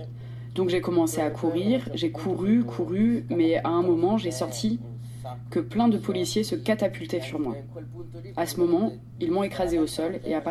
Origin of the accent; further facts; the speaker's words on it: Moldova; now in Italy; Je suis de Moldavie. Je suis né en Moldavie, puis je suis allé en Italie. Je suis resté tellement d'années en Italie que j'ai eu la nationalité italienne.